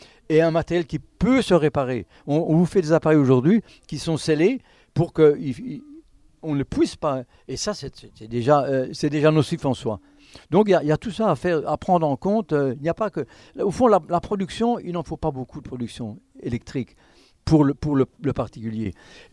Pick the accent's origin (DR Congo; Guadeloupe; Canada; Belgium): Belgium; Luxembourg; accent: Belgian Lorraine; now in France; moi, je suis un peu lorrain, mais lorrain belge. Donc, je suis un belge, mais ça fait depuis 92 que nous habitons ici dans la Drôme